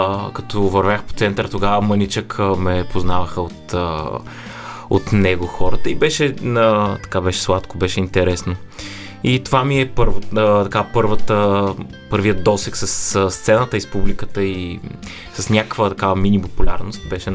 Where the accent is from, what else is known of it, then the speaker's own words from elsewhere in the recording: Varna, Varna Province, Bulgaria; когато бях в четвърти клас във Варна, тъй като съм от Варна